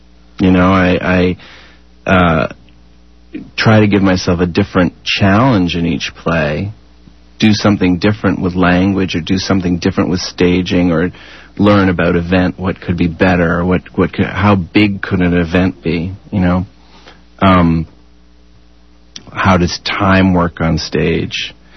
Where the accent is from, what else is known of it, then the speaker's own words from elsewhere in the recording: Canada; I'm Canadian, I'm gay, I'm white, I'm male, I'm 46